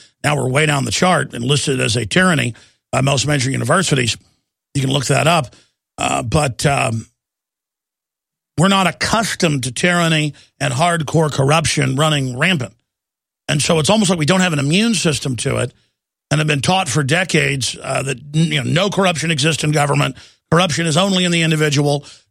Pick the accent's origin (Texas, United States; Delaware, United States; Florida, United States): Texas, United States; Dallas; now in Austin, United States; I grew up in Dallas where 4 or 5 times a year, it would ice up all over the highways and learn how to drive on it.